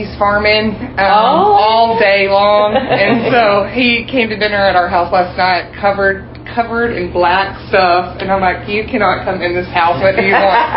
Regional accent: Wheeler, United States; Yeah, Dustin and I grew up here in Wheeler, so we both graduated high school from here and then spent 20, years away and just moved back a couple years ago.

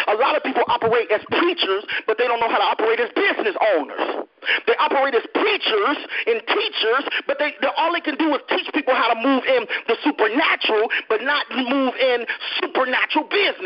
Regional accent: Chicago, Illinois, United States; I grew up in one of the worst cities in America, where when it's called now. I grew up in Chirac. Mm. I grew up in the ghetto, in the projects.

